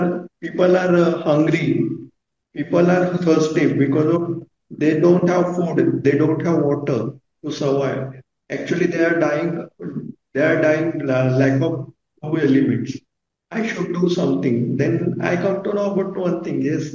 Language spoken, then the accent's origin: English; India; I'm located in India. I'm from India.